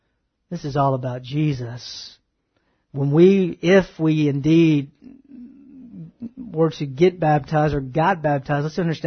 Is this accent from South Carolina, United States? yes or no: no; Texas, United States; I spent quite a bit of time on the water because I grew up in East Texas and I like to bass fish.